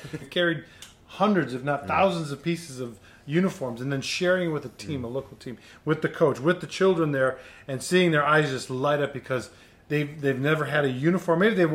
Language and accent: English; Wisconsin, United States; I'm from Wisconsin.